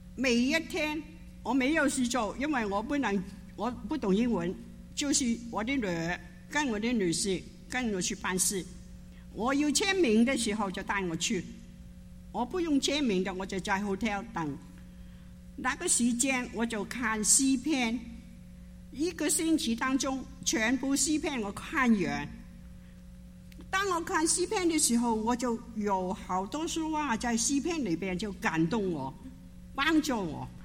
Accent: Hong Kong; first language Cantonese; Chinese is a second language; 因为我从香港来一个人，我的家人都在香港。

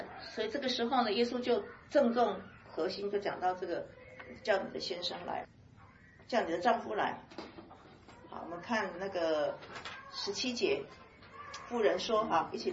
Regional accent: Taiwan; 你台湾人，我也是台湾人

